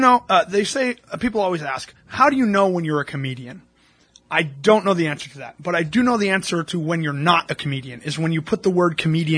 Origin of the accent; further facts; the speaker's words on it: Oregon, United States; I'm from Oregon.